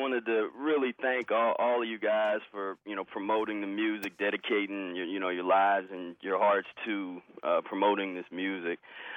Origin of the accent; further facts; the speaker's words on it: Cincinnati, Ohio, United States; now in Columbus, United States; I come from Cincinnati, and when I came to Columbus, I was really impressed by kind of the camaraderie of the arts community, just in general.